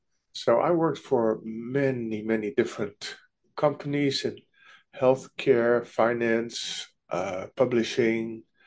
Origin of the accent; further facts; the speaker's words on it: Netherlands; English is a second language; moved away as an adult; now in California, United States; About 20 years ago, I came from the Netherlands to California